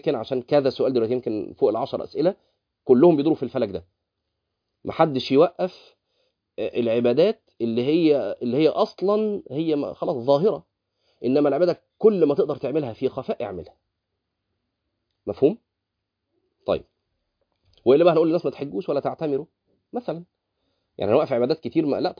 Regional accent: Egypt

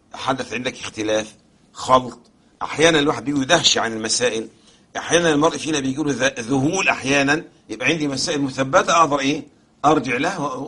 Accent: Egypt; العوام عندنا في مصر كلام جميل

